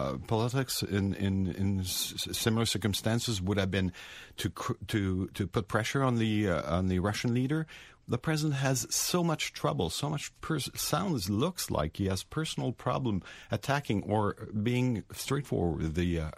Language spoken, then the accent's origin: English; Canada; And for me as a Canadian, I look back at the humongous failure that the G7 was in Charlevoix in Quebec last summer